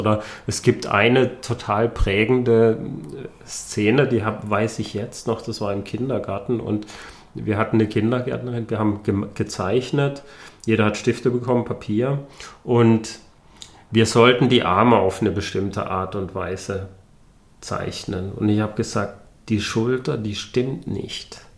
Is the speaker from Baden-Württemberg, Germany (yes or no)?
yes; Baden-Württemberg, Germany; Ich bin im Schwarzwald aufgewachsen und war das so ziemlich der Einzige, der ein bisschen anders aussah.